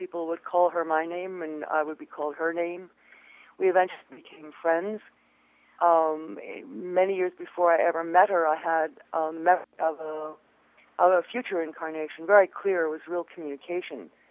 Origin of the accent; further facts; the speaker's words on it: East Coast, United States; born there; from very early on, I was born on the East Coast